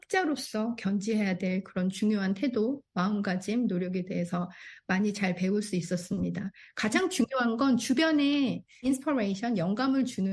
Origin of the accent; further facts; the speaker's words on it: South Korea; 제가 한국에서 태어나고 자랐기 때문에